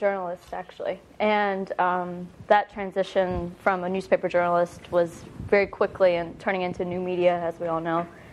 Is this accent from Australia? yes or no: no; West Virginia, United States; I'm originally from West Virginia.